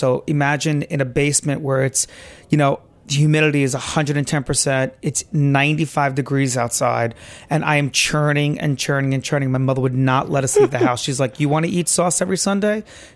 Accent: Brooklyn, New York, United States; Actually, I was born in Sunset Park, but we moved. My family is the Sicilian immigrants. They came here in the early 60s. We moved to Bensonhurst when I was 3 with my family.

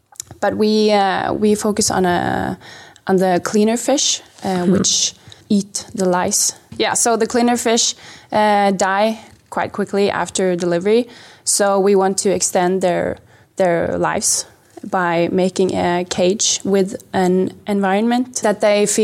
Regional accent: Stavanger, Rogaland, Norway; English is a second language; I'm from Stavanger, Norway

